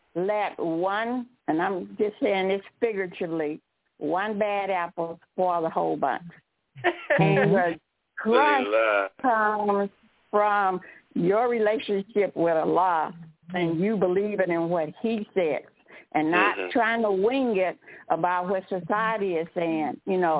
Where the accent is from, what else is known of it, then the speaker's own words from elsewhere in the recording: Kansas City, United States; I'm from Kansas City.